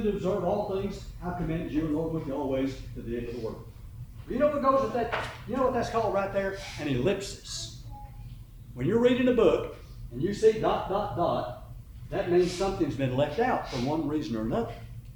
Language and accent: English; Houston, Texas, United States; Now, I grew up in Houston, and we heard about this every summer.